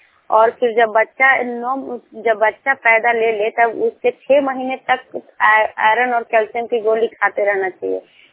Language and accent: Hindi; Motiganj, Bihar, India; मोतीगंज ग्राम की रहने वाली हूँ और एकंगड़ी पंचायत की CNRC हूँ और 6 DO देखती हूँ और नालंदा जिला से हूँ, एकंगड़ सराय प्रखंड की हूँ।